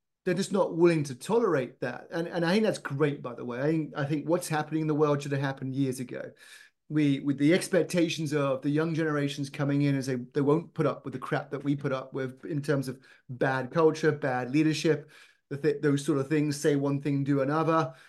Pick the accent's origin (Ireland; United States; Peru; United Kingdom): United Kingdom; Don't assume just because I'm British, I've got bad teeth.